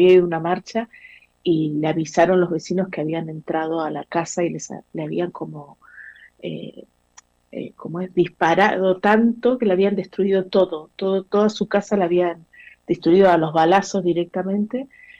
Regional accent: Argentina; now in Chile; Yo argentina viviendo en Chile

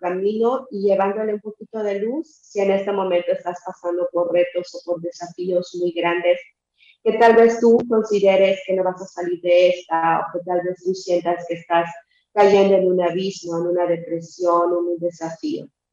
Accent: Yucatán, Mexico; Con todas estas cualidades que nos caracterizan los mexicanos. Soy yucateca

